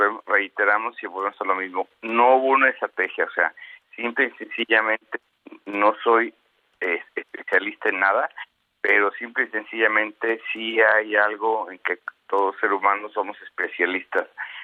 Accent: Mexico; uno de los que más respetamos como mexicanos

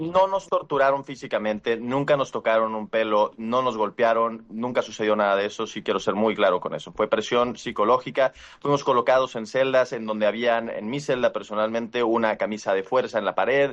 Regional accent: United States; born there; Yo soy nacido en Estados Unidos, querida Gabriela, y por lo tanto, eso viene en mi pasaporte mexicano, nacido en el extranjero, en los Estados Unidos

